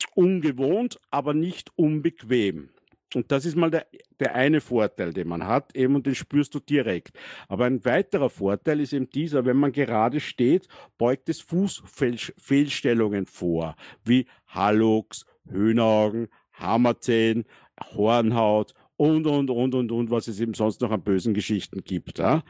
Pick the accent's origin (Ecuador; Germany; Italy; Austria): Austria; Linz, Upper Austria; now in Vienna, Austria; ich komme ursprünglich aus Linz, lebe aber jetzt in Wien.